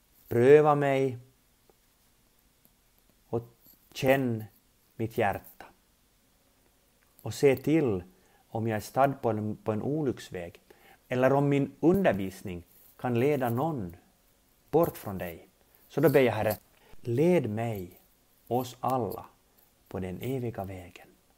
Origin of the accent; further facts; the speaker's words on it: Jakobstad, Ostrobothnia, Finland; now in Helsinki, Finland; Jag är född och uppvuxen i Jakobstad, men sedan 22 år bosatt i Helsingfors.